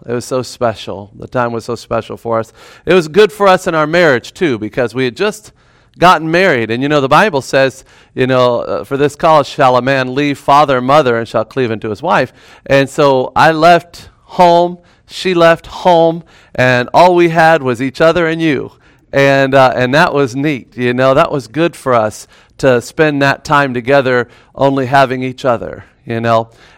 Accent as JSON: {"language": "English", "region": "Florida", "country": "United States", "tie": "born or raised there", "said": "see, I'm from Florida, born and raised, you know."}